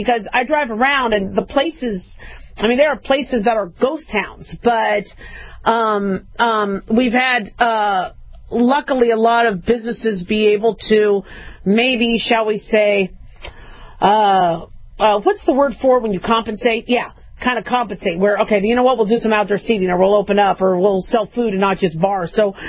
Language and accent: English; California, United States; I was originally from California, but I don't think I get to be called a Californian because that was a long, long time ago. But I'm still from California.